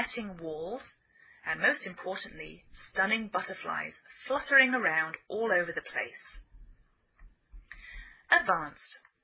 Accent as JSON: {"language": "English", "region": "England", "country": "United Kingdom", "lives_now": "United States", "said": "I'm English.I live in the northwest of the United States."}